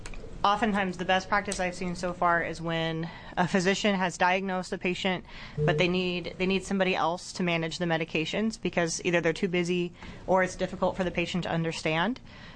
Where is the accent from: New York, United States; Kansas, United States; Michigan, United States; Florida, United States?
Kansas, United States; also born or lived in Iowa; So just so you know, I grew up in Kansas and then went to school in Iowa and came here.